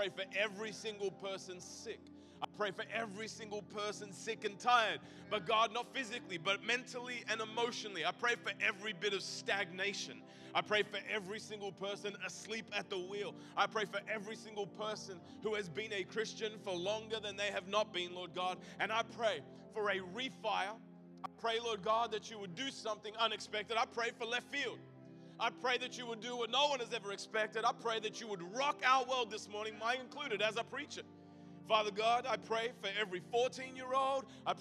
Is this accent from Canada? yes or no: no; Australia; I am from Australia.